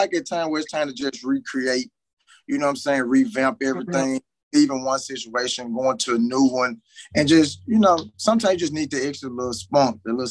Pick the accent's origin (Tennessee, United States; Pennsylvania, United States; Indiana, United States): Tennessee, United States; Memphis; I'm from Memphis, Tennessee. North Memphis to be exact.